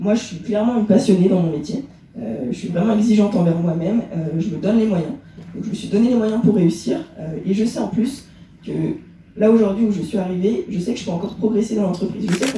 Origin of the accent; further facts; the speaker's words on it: Annecy, Auvergne-Rhône-Alpes, France; je suis d'Annecy, hein, donc j'étais au lycée Berthelet.